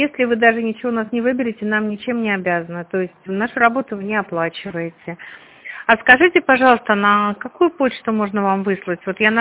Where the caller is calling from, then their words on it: Tver, Tver Oblast, Russia; Мы в Тверской области, в Твери.